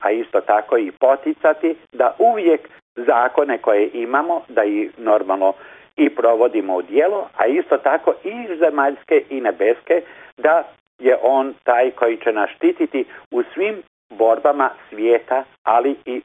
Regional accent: Slavonski Brod, Brod-Posavina County, Croatia; born there; Ja sam rođen u Slavonskom Brodu. Moji roditelji su još tamo

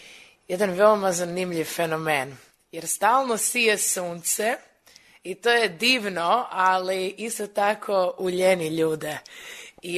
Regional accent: Zagreb, City of Zagreb, Croatia; moved away as an adult; also born or lived in Vancouver, Canada; Ja sam odrasla u Zagrebu, jedno vrijeme čak i u Vancouveru, koji sam jako voljela kao mala. Kad smo se vratili u Zagreb, tam sam završila svo svoje školovanje

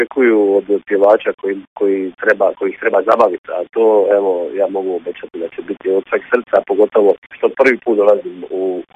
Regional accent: Dalmatia, Croatia; naravno da kao Dalmatinac u repertoaru najviše pjesama imam istog područja

